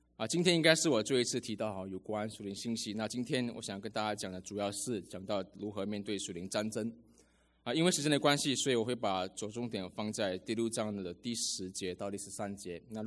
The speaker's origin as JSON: {"language": "Chinese", "country": "Malaysia", "said": "那师母是台湾人，那我是马来西亚人。"}